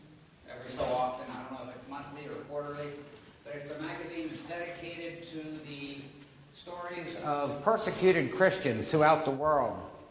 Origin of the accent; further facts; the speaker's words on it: Akron, Ohio, United States; You see, I was born and raised in Akron, Ohio, where my father ran a tire distributorship